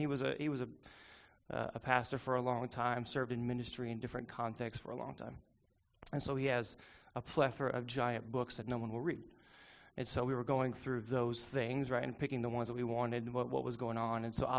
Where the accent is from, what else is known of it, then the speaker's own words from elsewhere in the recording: Garland, Texas, United States; as my brother has said earlier, I am from Garland